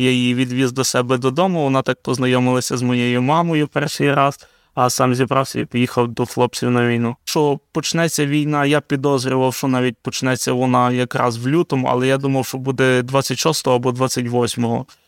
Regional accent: Lviv, Lviv Oblast, Ukraine; я зі Львова

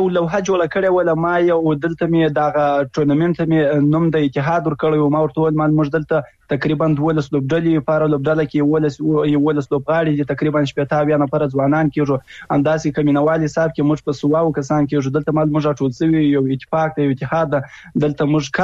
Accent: Afghanistan; زه د یو افغان په حیث

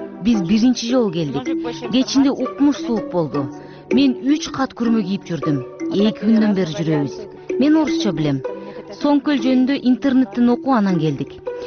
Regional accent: Canada; Kyrgyz is a second language; Канададан келдим.

